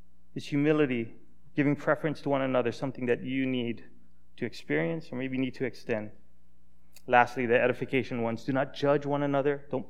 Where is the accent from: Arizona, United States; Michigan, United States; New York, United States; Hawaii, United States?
Hawaii, United States; Because I'm from Hawaii, so I use that as my out. I'm always on Hawaiian time, right?